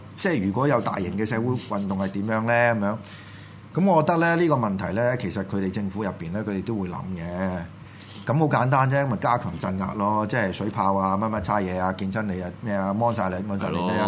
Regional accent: Hong Kong; 我哋土生土長嘅香港人， 我哋保存到呢種文化

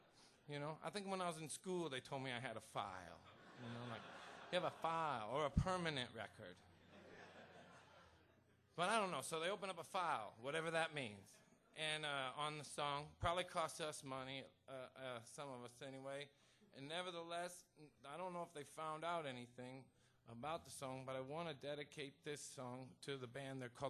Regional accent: Portland, Oregon, United States; I come from Portland, Oregon is where I come from. A lot of my songs are about that, I guess.

